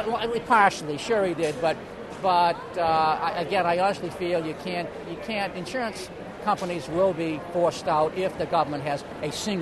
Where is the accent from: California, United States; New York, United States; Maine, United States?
Maine, United States; Ogunquit; also born or lived in Bonita Springs, Florida; I'm from Ogunquit, Maine, and also Bonita Springs, Florida.